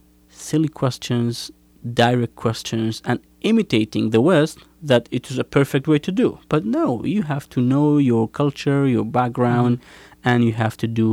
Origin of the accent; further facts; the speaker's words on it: Kurdistan Region, Iraq; English is a second language; I am from Kurdistan region. It's north part of Iraq.